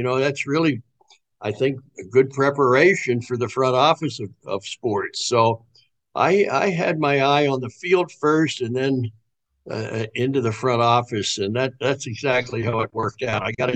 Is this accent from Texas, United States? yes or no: no; Wilmington, Delaware, United States; moved away as an adult; I left Wilmington, Delaware, my hometown, went to Wake Forest University.